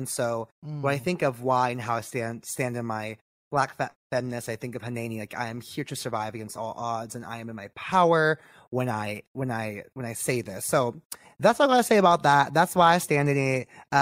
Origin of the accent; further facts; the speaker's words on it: California, United States; I grew up in the Bay Area.